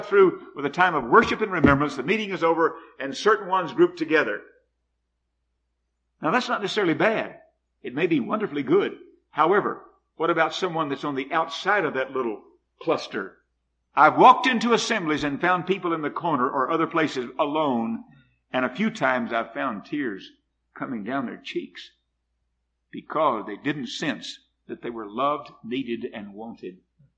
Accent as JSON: {"language": "English", "town": "Fort Worth", "region": "Texas", "country": "United States", "tie": "born or raised there", "said": "When I was a kid growing up in Fort Worth, we had little social organizations we called clubs."}